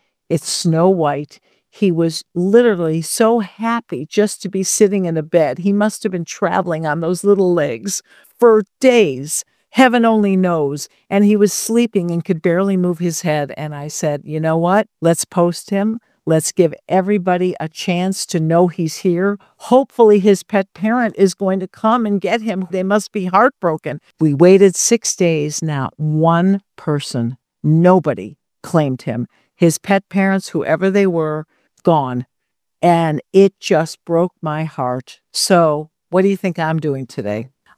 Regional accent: Detroit, Michigan, United States; because I'm from Detroit

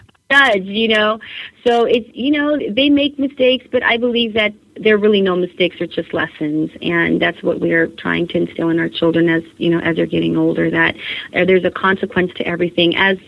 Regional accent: California, United States; I was born and raised in California.

